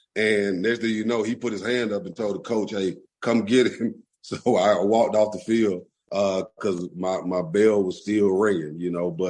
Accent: Adamsville, United States; Yeah, where I grew up in Adamsville and the way football was, especially as a kid, listen, you better bring it, or you're going to get it brought to you

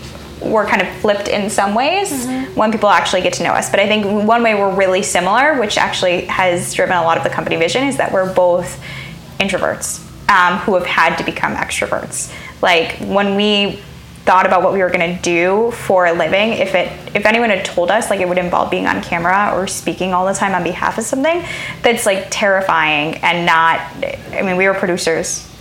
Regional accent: Midwest, United States; I think I'm from the Midwest. I think I'm very like personable up front.

